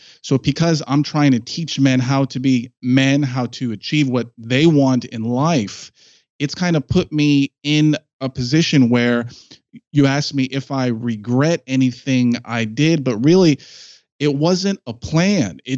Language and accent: English; Washington, District of Columbia, United States; born there; a man who is raised in 21st century post-sexual revolution USA, I was born in Washington, D.C.